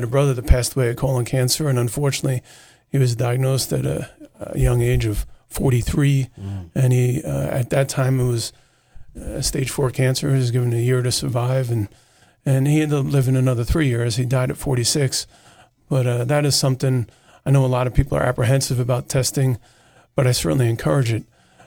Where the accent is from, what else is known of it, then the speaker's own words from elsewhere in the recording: New York, United States; I grew up in New York, not too far from Lyme, Connecticut, where we had Lyme disease.